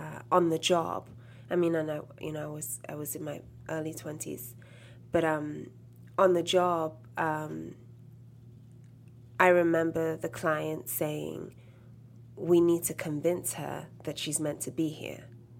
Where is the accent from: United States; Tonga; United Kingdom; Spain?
United Kingdom; London; I grew up in London. So okay. I grew up in London